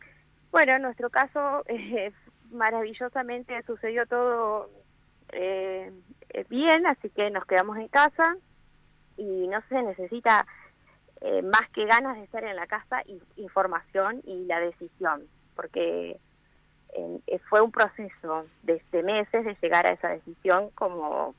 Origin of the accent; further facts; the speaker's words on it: Ingeniero Jacobacci, Río Negro, Argentina; born there; yo nací en Jacobacci, ¿no? En el hospital.